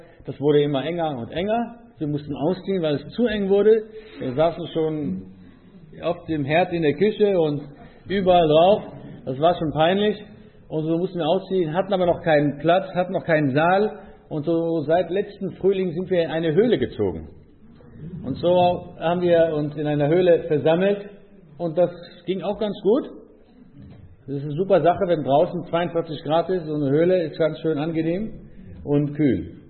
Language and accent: German; Israel; German is a second language; Ja, ich bin in Israel aufgewachsen